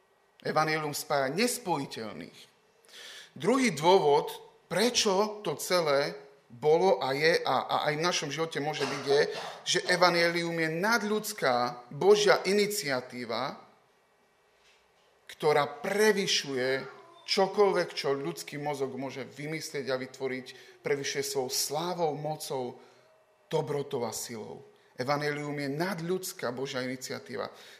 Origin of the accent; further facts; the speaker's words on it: Košice, Košice Region, Slovakia; veď my sme Košičania, u nás my nemáme stred rôznych kultúr.